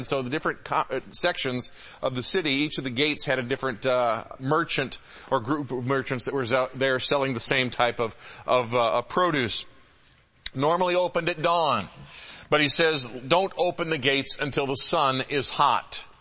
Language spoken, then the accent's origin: English; Detroit, Michigan, United States; I grew up in the Metro Detroit area, and I'm old enough to remember when Detroit was actually in good condition.